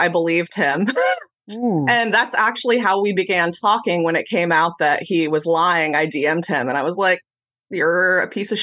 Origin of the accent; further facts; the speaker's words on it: Illinois, United States; I'm from Illinois, a Democratic state.